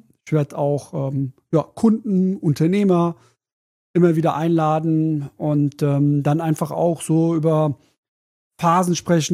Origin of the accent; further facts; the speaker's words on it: Germany; Meine Eltern sind Wirtschaftsflüchtlinge, also ich bin Deutscher, aber meine Mutter kommt aus der DDR, ist damals geflüchtet, DDR, vor 89 war ja noch die DDR da.